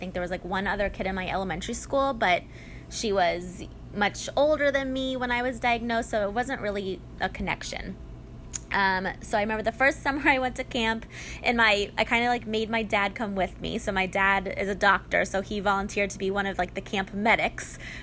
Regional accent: Atlanta, Georgia, United States; So I grew up in Atlanta, so the diabetes camp near us was called Camp Kudzu.

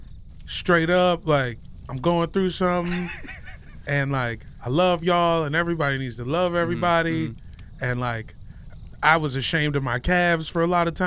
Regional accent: Woodbridge, Virginia, United States; I'm from Woodbridge, Virginia, and I just signed the lease on a new apartment.

